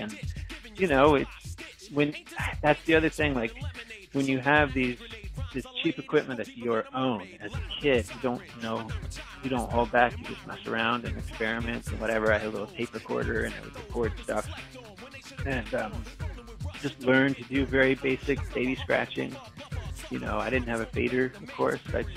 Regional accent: Virginia, United States; Like, I guess bringing it back to growing up in Northern Virginia, there was no shortage of great musicians everywhere.

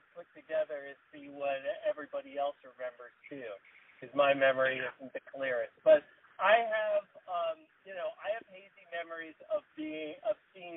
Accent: Reston, Virginia, United States; I was born in Reston. I was born in 76 and born in Fairfax Hospital. And grew up and lived all my life in Reston until I went off to college.

